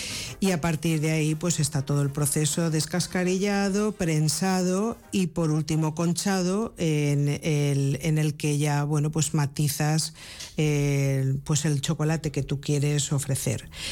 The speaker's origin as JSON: {"language": "Spanish", "region": "Valencian Community", "country": "Spain", "said": "nosotros como valencianos."}